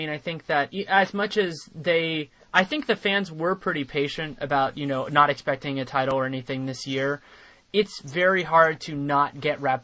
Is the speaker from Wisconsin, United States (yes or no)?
no; California, United States; I mean, I'm born and raised in the Bay Area